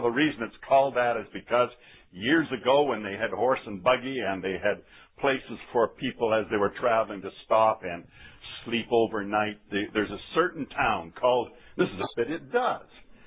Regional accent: Canada; I'm not an American. I'm a Canadian, although I have Scottish roots.

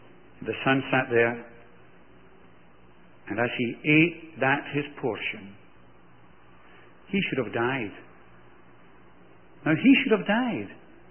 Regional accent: Glasgow, Scotland, United Kingdom; I was brought up in Glasgow, in Scotland. Of course, you wouldn't have known that, would you? But I was brought up in Scotland

